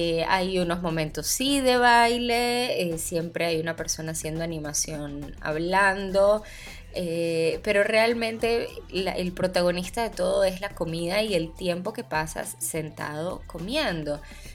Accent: Venezuela; moved away as an adult; now in Italy; tengo 24 años, yo soy venezolana y vivo en Italia desde hace 5 años. Un poco interrumpidos, pero bueno, son 5 años. Y obviamente salí de mi país

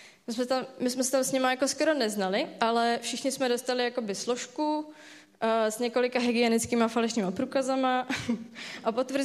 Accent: Cheb, Karlovy Vary Region, Czechia; já jsem teda z Chebu původně a to tak jako velmi plynule navážu. Jsem z Chebu a tohle je přechod v Chebu.

